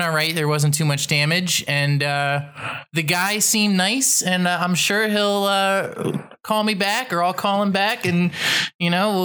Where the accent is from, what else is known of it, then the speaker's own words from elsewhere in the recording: New Jersey, United States; All right, I'll pull back the veil. I'm a New Jersey guy.